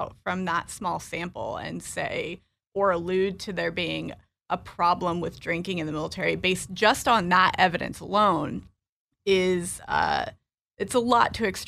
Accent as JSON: {"language": "English", "region": "Illinois", "country": "United States", "also_born_or_lived": "North Carolina", "said": "I am originally from Illinois, but I was an Army brat. And our last duty station was Fort Bragg. And that's where I went to high school."}